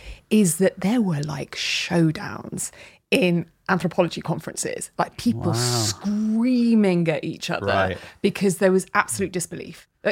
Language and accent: English; Birmingham, West Midlands, United Kingdom; I was brought up in Birmingham right next to some of the oratory